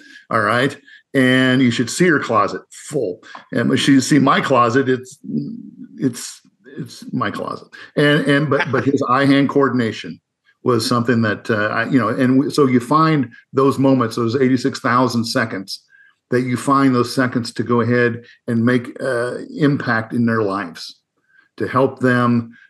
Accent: Iowa, United States; I grew up in Northern Iowa, and so we only got Minnesota Vikings on TV during the Chuck Foreman and Fran Tarkenton days.

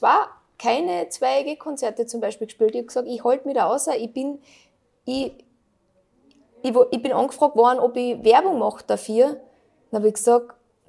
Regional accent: Lesachtal, Carinthia, Austria; da, wo ich herkomme, da ist es kein Problem. Da brauchst du noch nicht einmal das Haus zu sperren

